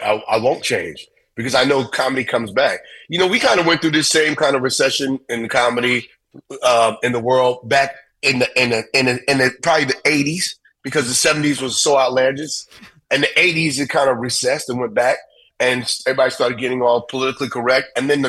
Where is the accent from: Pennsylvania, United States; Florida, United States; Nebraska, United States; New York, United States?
New York, United States; New York City; But I grew up in New York City, right?